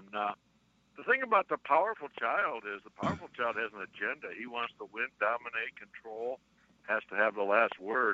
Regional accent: Buffalo, New York, United States; now in Tucson, United States; I grew up in Buffalo, New York, and they had 44 inches of snow out there in the suburbs this week. So we're blessed to be living in Tucson most of the year.

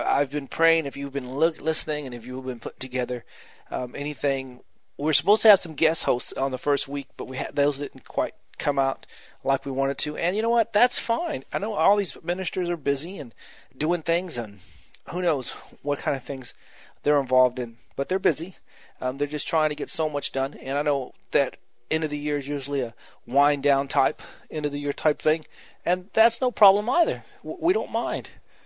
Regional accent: Texas, United States; you can tell I'm from Texas, y'all.

